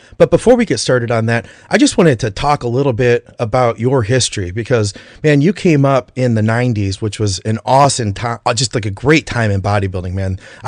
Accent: Michigan, United States; You know, we're both from Michigan.

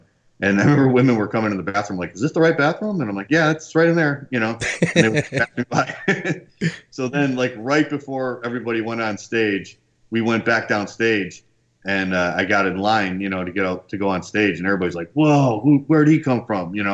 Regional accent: Chicago, Illinois, United States; And I was competing in Florida for the first time. I'm from Chicago.

